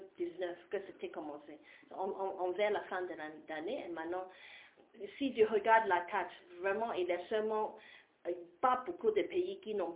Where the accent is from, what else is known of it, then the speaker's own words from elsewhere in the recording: Hong Kong; French is a second language; moved away as an adult; also born or lived in United Kingdom; now in Congo; Je suis d'origine de Hong Kong et aussi la Grande-Bretagne.